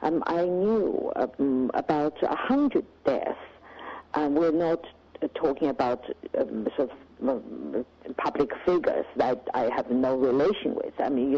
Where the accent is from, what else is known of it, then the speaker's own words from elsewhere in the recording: China; moved away as an adult; Yes, I grew up in China until I was 24 in 1978, when I left China.